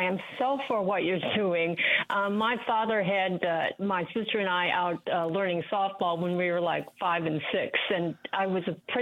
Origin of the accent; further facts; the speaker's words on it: Madison, Wisconsin, United States; also born or lived in New York City; I grew up in Madison, but lived for 40 years in New York City